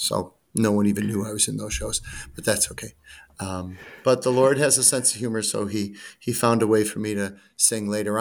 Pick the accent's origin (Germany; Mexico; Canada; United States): Canada; Etobicoke, Ontario; born there; I was born in the Great White North.